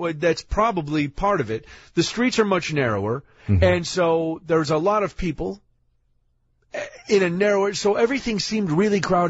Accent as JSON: {"language": "English", "country": "United States", "said": "I'll say bathroom because I'm an American."}